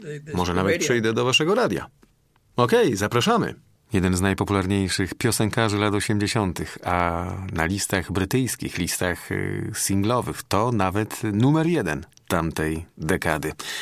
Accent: Cardiff, Wales, United Kingdom; A ja jestem z Cardiff.

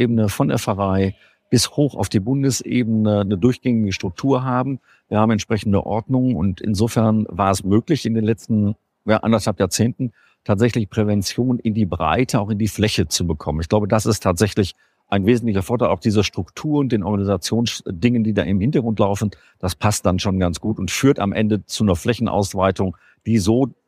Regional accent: North Rhine-Westphalia, Germany; ich bin ein Kind des Ruhrgebietes und ich sage an dieser Stelle immer eher scherzhafter Natur, ich bin katholisch

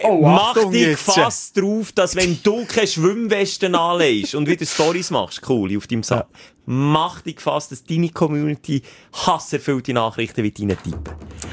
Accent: Gümmen, Bern, Switzerland; Also jetzt Gümmen, wo ich aufgewachsen bin, auch Baggersee gehabt.

